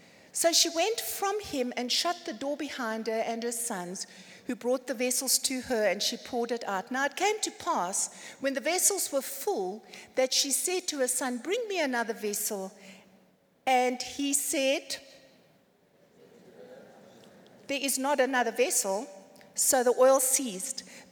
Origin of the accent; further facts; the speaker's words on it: Cape Town, Western Cape, South Africa; moved away; And as I said, we came from Cape Town. And the cost of living in the 90s, I don't know about now, so it's almost 30 years we've been here